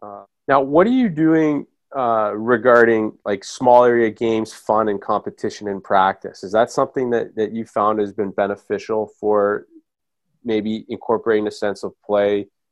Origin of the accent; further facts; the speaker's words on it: Toronto, Ontario, Canada; I grew up in the Toronto area